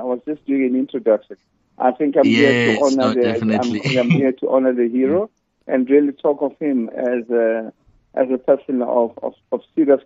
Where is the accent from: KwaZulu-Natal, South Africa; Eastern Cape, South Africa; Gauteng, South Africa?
Gauteng, South Africa; Soweto; I grew up in Zola, Soweto.